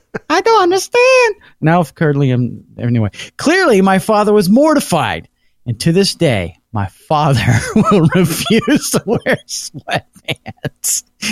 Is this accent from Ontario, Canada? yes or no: yes; Toronto, Ontario, Canada; I'm from Toronto, Ontario, Canada.